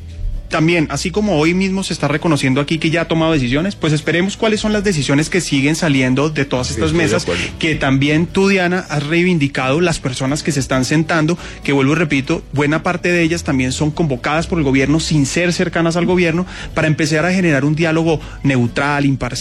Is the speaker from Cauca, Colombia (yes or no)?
no; Bogotá, Colombia; Pero somos más los bogotanos que queremos la seguridad por encima de muchas otras cosas.